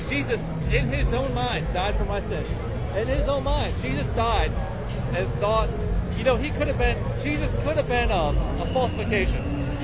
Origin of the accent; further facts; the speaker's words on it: Cincinnati, Ohio, United States; I'm from Cincinnati.